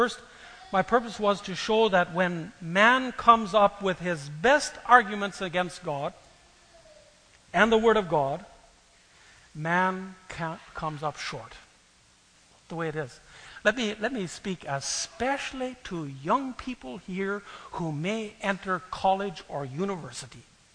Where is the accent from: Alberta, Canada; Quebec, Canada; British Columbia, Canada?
Alberta, Canada; La Crete; I grew up in La Crete. I've never heard stuff like this.